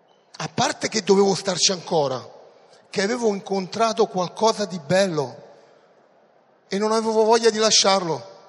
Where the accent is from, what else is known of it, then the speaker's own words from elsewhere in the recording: Naples, Campania, Italy; Io sono di Napoli, eravamo lì a Roma, c'era mia mamma e mia sorella.